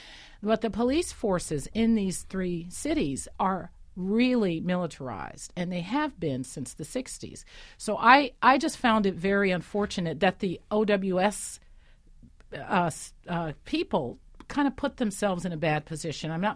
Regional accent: San Francisco, California, United States; born there; I was born in San Francisco in 1963.

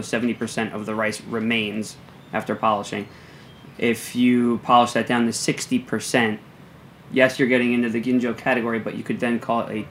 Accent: New Jersey, United States; because I'm from New Jersey. I don't grow up speaking or reading Japanese

